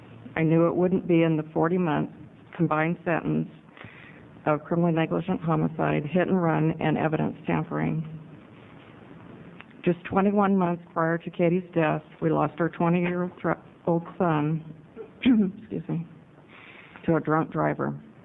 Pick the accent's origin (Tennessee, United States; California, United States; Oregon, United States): Oregon, United States; I'm from Lane County.